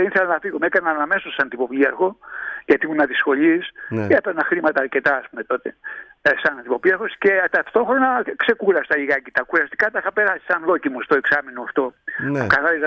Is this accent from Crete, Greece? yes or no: no; Diminio, Peloponnese, Greece; Είμαι από ένα χωριό έξω από το Κιάτο, το Δημηνιό. Το σπίτι μου είναι στην πλατεία πάνω του χωριού, 1000 μέτρα από τη θάλασσα